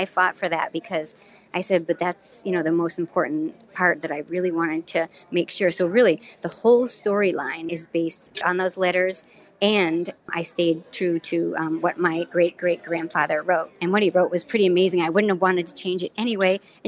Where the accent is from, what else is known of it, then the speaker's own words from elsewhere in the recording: Ireland; even though I'm Irish, this is probably the biggest thing I learned